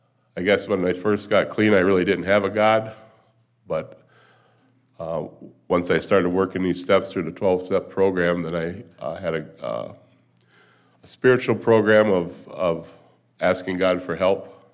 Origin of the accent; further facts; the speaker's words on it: Flat Rock, Michigan, United States; also born or lived in Trenton; I was born down in Detroit, Michigan, near Detroit, Trenton, Michigan. We lived in Flat Rock, Michigan, and our neighbors, they were farmers.